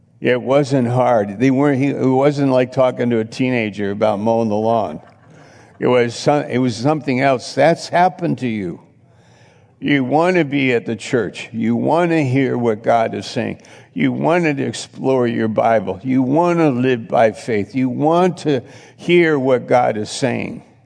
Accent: New York, United States; I'm an American. Can I tell you a story? They go, oh, yeah, where are you from? New York.

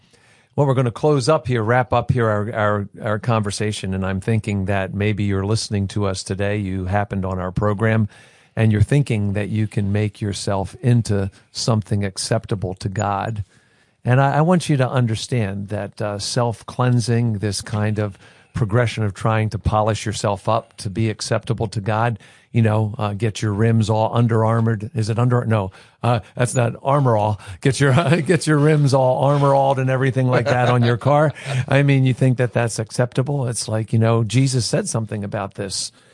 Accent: Baltimore, Maryland, United States; remember as kids, Brooks Robinson, yep, base hits and great fielding. So we're a couple of Baltimore boys.

